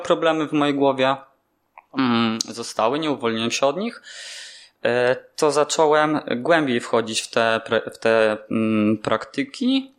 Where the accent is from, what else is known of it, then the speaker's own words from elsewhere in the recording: Opoczno, Łódź Voivodeship, Poland; now in Toruń, Poland; Pochodzę z Opoczna, z małego miasteczka w Łódzkiem. Moi rodzice to nominalni katolicy. Wychowałem się w bloku